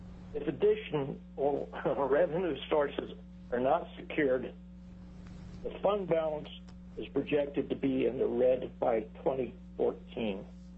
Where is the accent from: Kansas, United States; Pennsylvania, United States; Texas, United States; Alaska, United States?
Alaska, United States; Homer; I'm from Homer.